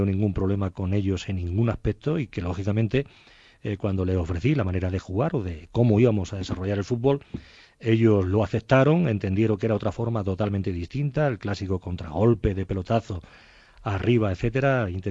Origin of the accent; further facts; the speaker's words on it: Jaén, Andalusia, Spain; un poco de aceite de mi tierra para darle